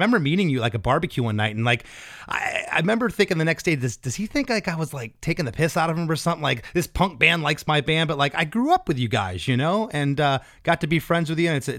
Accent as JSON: {"language": "English", "region": "Florida", "country": "United States", "said": "You know, we're both from Florida, had a ton in common"}